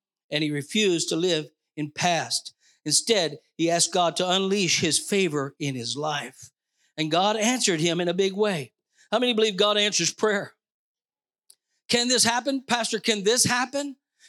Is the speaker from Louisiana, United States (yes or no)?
yes; Louisiana, United States; now in Missouri, United States; Now, we live in Missouri or Missouri, but we don't live in misery. And I'm from Louisiana.